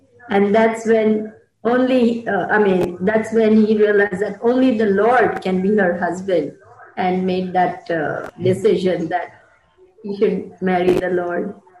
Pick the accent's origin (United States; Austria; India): India; It just reminds me of my childhood and my growing up in India.